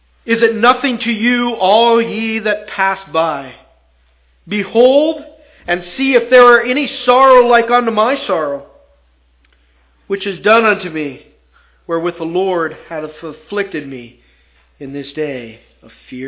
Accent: Calgary, Alberta, Canada; born there; You know, because I was born in Calgary and we had relatives that lived there, we went there often

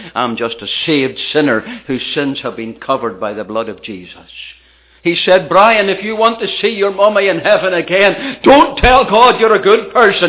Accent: Ireland; Back home in Ireland, where I come from, my home country, they talk about turning over a new leaf.

